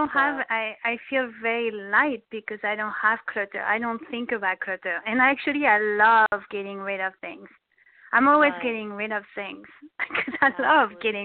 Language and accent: English; France; English is a second language; now in United States; I grew up in France where we didn't have so much things. So I'm used to not have things.